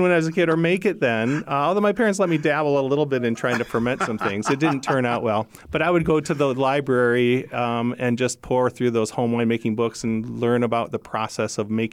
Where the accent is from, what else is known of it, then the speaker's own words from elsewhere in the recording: Michigan, United States; even back when I was a kid and growing up in Michigan.